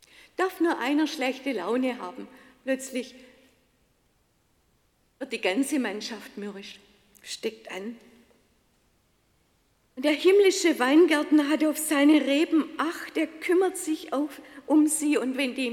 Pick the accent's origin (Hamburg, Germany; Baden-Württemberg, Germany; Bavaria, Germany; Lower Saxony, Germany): Baden-Württemberg, Germany; Ich bin im Schwarzwald aufgewachsen, da ist es immer rau gewesen.